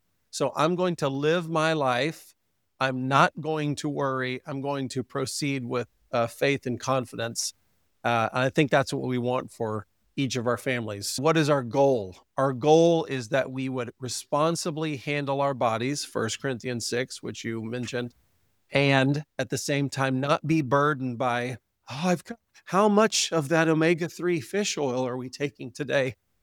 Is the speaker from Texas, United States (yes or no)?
yes; Houston, Texas, United States; No, I'm from Houston, Texas, the fattest city in the nation.